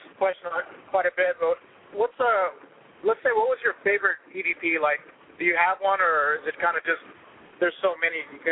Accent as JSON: {"language": "English", "town": "McKinney", "region": "Texas", "country": "United States", "tie": "born or raised there", "said": "it was in McKinney, Texas, my hometown."}